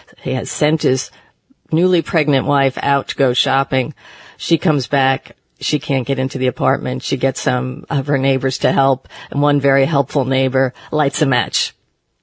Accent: New York, United States; even in my own experience growing up in the New York area, I recall nuns sitting in subway entrances

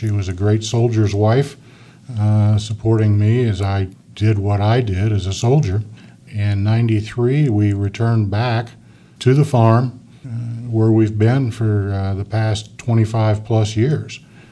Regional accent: Aurora, United States; Well, I was born in Aurora in a house out on Wilmington Pike. That's actually the house that I live in today with my wife.

